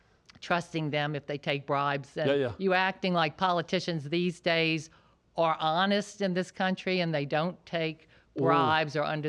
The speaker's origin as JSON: {"language": "English", "town": "New Orleans", "region": "Louisiana", "country": "United States", "lives_now": "Lafayette, United States", "said": "I'm from originally New Orleans, Louisiana, but I've been in Lafayette area."}